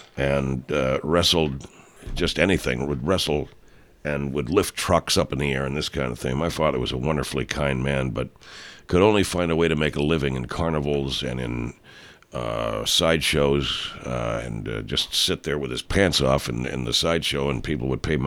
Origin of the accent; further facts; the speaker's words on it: Lexington, Illinois, United States; because I grew up in a place called Lexington, Illinois, and I would listen to radio, and I read the newspaper.